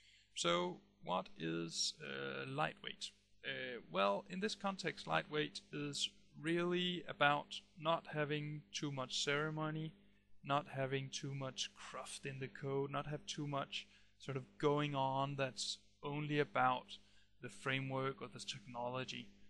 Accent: Denmark; which is situated in Denmark, where I'm also at right now. I'm from Denmark, I'm a Dane.

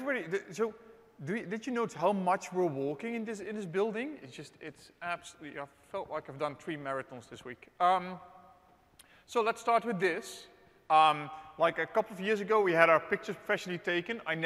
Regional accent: Netherlands; English is a second language; So I'm from the Netherlands.

